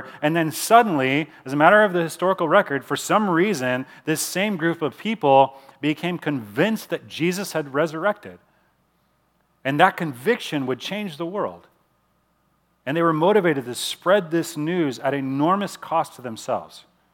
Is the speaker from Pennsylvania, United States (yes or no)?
no; Chicago, Illinois, United States; I'm from Chicago originally.